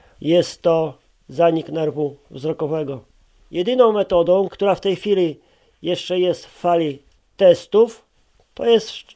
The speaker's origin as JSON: {"language": "Polish", "town": "Przasnysz", "region": "Masovian Voivodeship", "country": "Poland", "tie": "born there", "also_born_or_lived": "Białystok", "said": "Mam 46? Nie, no już 47 będzie w maju. Urodziłem się w takim niedużym miasteczku Przasnysz."}